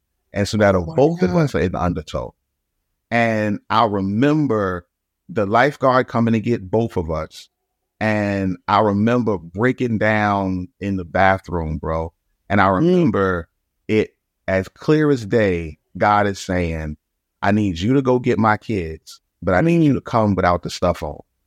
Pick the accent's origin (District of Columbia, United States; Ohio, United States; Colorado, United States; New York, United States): New York, United States; Brooklyn; Man, I come from Brooklyn all the way, Pastor Phil, to I got my name on the documents for this church, man.